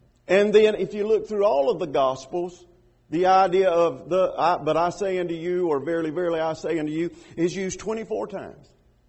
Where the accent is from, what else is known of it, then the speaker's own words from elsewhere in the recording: Georgia, United States; I'm from Georgia, and we do have to use our fingers and our feet every now and then to throw it in there.